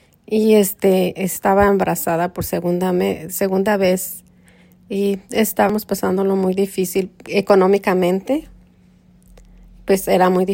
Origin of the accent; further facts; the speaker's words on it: Mexico; moved away as an adult; now in United States; tengo 59 años y soy de México.